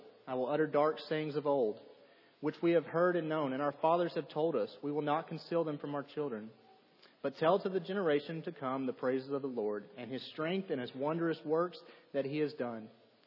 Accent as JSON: {"language": "English", "town": "Nacogdoches", "region": "Texas", "country": "United States", "tie": "born or raised there", "said": "I remember back growing up in the congregation in my hometown, and in Nacogdoches, Texas, it's a college town, and so the church there, every semester we probably had 30 or 40 college students attending with us there."}